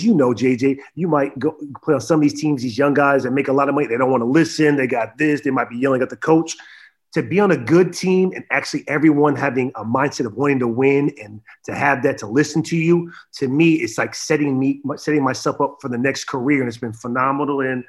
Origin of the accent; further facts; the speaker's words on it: San Diego, California, United States; now the Lakers, I wanted to go home. I'm from San Diego. I wanted to play with LeBron.